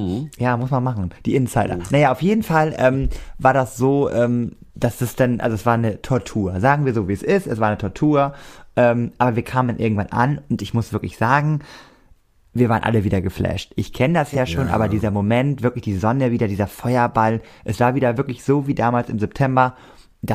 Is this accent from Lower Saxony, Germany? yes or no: yes; Cuxhaven, Lower Saxony, Germany; Richtig, in meiner Heimat.